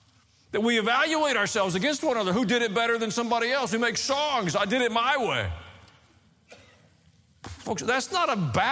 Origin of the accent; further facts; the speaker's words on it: Tennessee, United States; I grew up in Tennessee, folks.